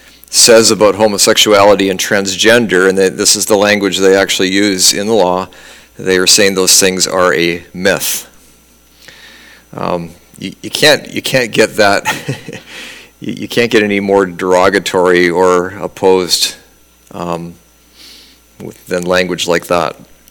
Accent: British Columbia, Canada; Okay, I'm from British Columbia, but stick with me here.

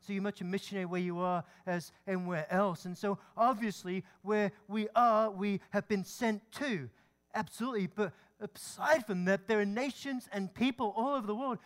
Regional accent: Scotland, United Kingdom; When I was growing up in Scotland, I was 18, I served in the Coast Guard, in the Scottish Coast Guard

